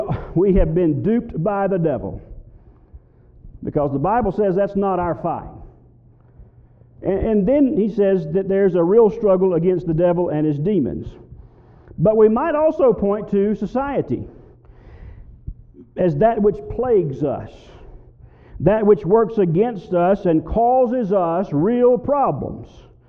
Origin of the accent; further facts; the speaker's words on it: Mississippi, United States; As I was growing up in South Mississippi, I remember hearing this phrase quite often